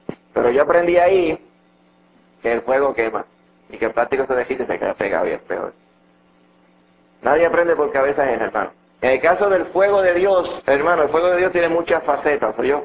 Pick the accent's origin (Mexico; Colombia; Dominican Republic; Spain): Dominican Republic; Santo Domingo, Distrito Nacional; Yo recuerdo cuando yo pequeño nos criamos en cierto, allá en Santo Domingo, y no había agua